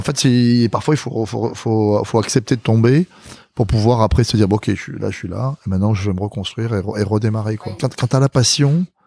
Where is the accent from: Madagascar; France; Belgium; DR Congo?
Madagascar; born there; Alors moi, je suis né à Madagascar, parce que mon papa et ma maman, ils vivaient à Madagascar, et ils ont vécu longtemps, ils ont vécu à peu près 30 ans.